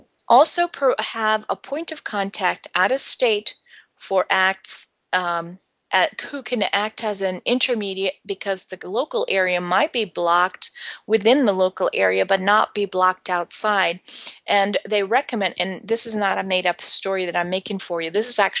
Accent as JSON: {"language": "English", "country": "Spain", "said": "I've lived in Europe for 12 years. As a matter of fact, there were record storms in the last few years in my home country, which is Spain"}